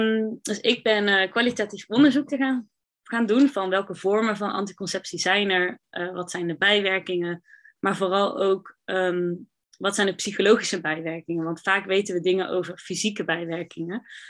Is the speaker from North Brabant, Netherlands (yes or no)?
yes; 's-Hertogenbosch, North Brabant, Netherlands; now in Tilburg, Netherlands; inderdaad, wat je net zei. Ik ben 23 jaar, ik kom uit Den Bosch, ik woon nu in Tilburg.